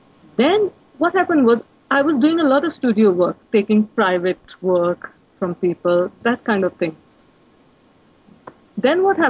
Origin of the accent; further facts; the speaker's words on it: Pilani, Rajasthan, India; also born or lived in Bombay / Jaipur / Ahmedabad; I was born in India, in a small town called Pilani, which falls in Rajasthan state. It's on the northwest of India. It's called the desert state of India. And so I have spent some years there, but I've mainly lived in big cities like Bombay and Jaipur and Ahmedabad